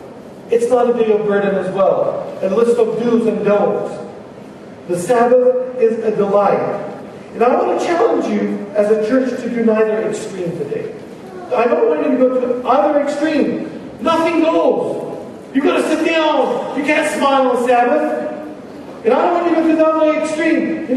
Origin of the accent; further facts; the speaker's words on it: United States; Look, we are Americans at the end of the day, and I am an American too, believe it or not, whether you like it or not, as well.